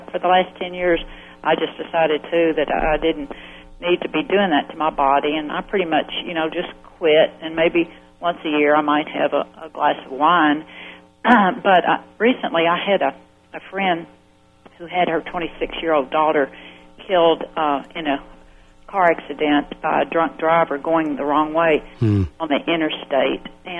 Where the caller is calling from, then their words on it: Little Rock, Arkansas, United States; I'm from Little Rock, Arkansas, and I had a comment and a question.